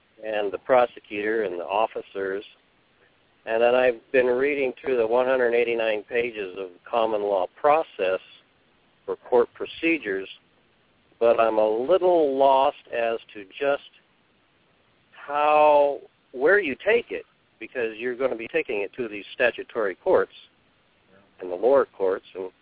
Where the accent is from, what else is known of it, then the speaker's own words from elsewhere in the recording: Washington, United States; I'm from Washington State.